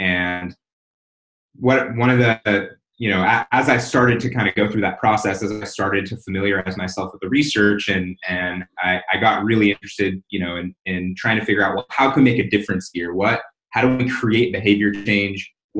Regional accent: California, United States; moved away as an adult; I grew up in Southern California, sunny Orange County, California, and decided I'd make my way out to Chicagoland area to go to school.

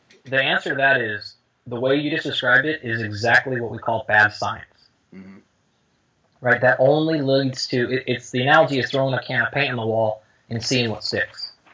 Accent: Seattle, Washington, United States; since I'm from Seattle, we'll pick the Seahawks.

